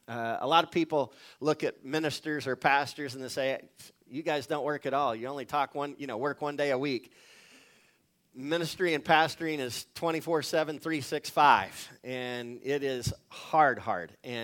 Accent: Laverne, Oklahoma, United States; I grew up in Laverne, Oklahoma, and so I'm out from this part of the country

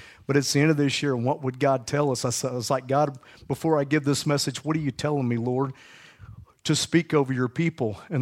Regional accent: Oklahoma, United States; You guys know what it means. We're from Oklahoma.

